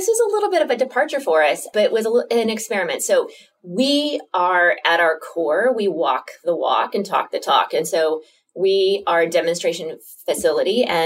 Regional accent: Iowa, United States; a young woman growing up in Iowa.

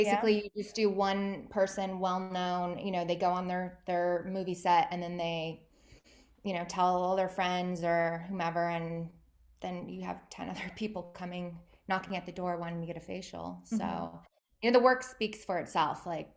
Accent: Tucson, Arizona, United States; moved away as an adult; I'm originally from Tucson, Arizona.

